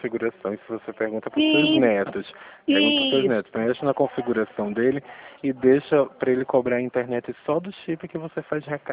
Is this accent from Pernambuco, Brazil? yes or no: yes; Pernambuco, Brazil; now in Rio Claro, Brazil; porque eu vim de Pernambuco